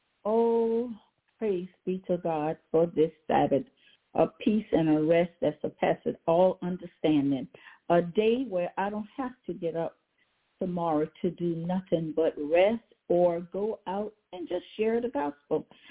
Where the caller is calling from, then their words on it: Baton Rouge, Louisiana, United States; I'm calling from Baton Rouge, Louisiana.